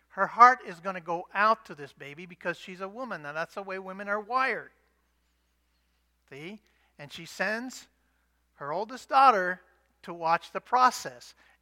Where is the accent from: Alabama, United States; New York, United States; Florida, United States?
Florida, United States; You know, we grew up in Florida and we grew up around alligators.